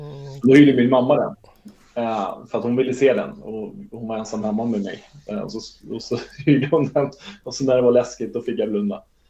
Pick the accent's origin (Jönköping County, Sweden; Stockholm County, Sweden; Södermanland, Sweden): Stockholm County, Sweden; Huddinge; now in Värmdö, Sweden; Jag är uppvuxen i Huddinge men bor just nu ute på Värmdö sedan 2011.